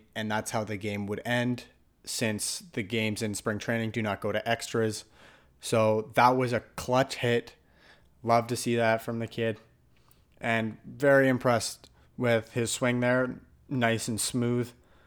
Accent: Canada; And as a Canadian, I do watch a lot of Blue Jays games whenever I can.

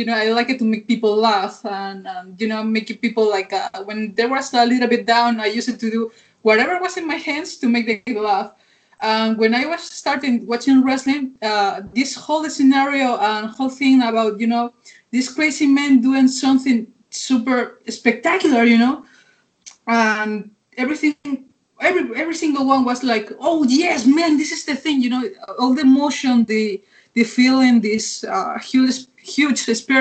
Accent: Chicago, Illinois, United States; because we grew up in Chicago, and we used to always play along with him, you know, my brother and I.

